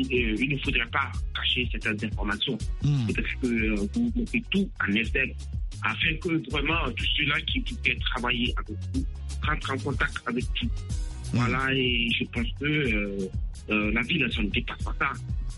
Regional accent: Koudougou, Centre-Ouest, Burkina Faso; also born or lived in Côte d'Ivoire; je suis originaire de Koudougou, né en Côte d'Ivoire.

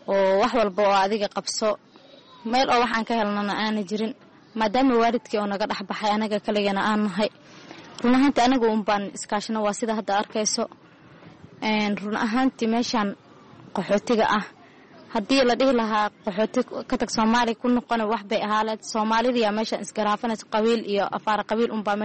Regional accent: Mogadishu, Banaadir, Somalia; now in Kenya; run ahaantii waxaan ku noolahay xerada qaxootiga Dhagaxley, waxaan ayulkoole ku nooleen Muqdisho, waxaan ku dhashay qaasimada Muqdisho

